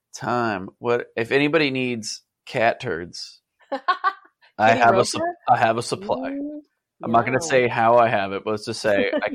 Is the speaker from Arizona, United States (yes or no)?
yes; Arizona, United States; I grew up in Arizona, so I already have like a good base of just a ton of nouns.